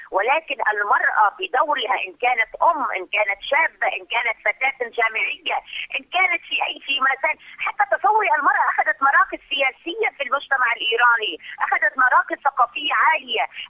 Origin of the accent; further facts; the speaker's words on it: Lebanon; أنا سيدتي من لبنان